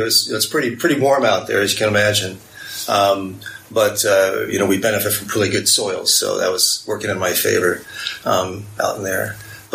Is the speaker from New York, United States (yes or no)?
no; San Bernardino, California, United States; And, you know, I grew up in San Bernardino, so those mountains were always right there in front of me and very much inspired my love of nature